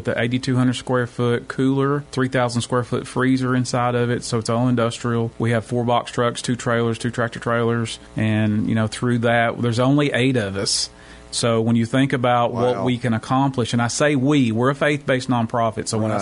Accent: Cookeville, Tennessee, United States; a lot of times that makes people of my hometown of Cookeville shy away from us a little

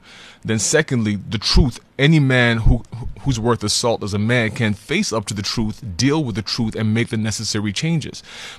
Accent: Ghana; moved away as an adult; now in South Africa; Originally, I'm from Ghana, but I've lived in SA for going on 31, 32 years now.

